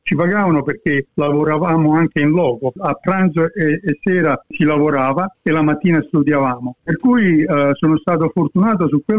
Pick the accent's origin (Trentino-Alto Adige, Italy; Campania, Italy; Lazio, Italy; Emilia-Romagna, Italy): Campania, Italy; Naples; crescendo a Napoli negli anni 50, io sono del 52, quando andavo alle elementari, per cui ho cominciato alle elementari come tutti a 5 anni, alla fine degli anni 50, noi in classe parlavamo ancora il dialetto, io e i miei amici